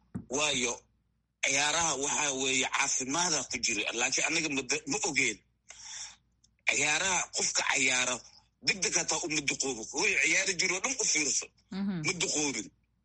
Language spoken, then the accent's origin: Somali; Banaadir, Somalia; born there; inkastoo banaadir aan ku dhashay